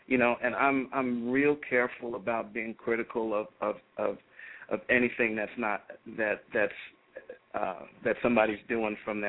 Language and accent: English; New York City, New York, United States; now in Midwest, United States; I'm originally from New York, grew up in Jamaica, Queens, found my way into the Midwest.